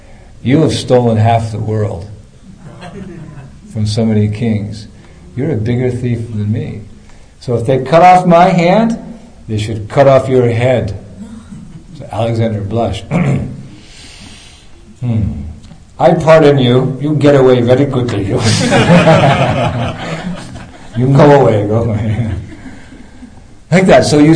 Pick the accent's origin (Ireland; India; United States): India; Gujarat; I'm from Gujarat.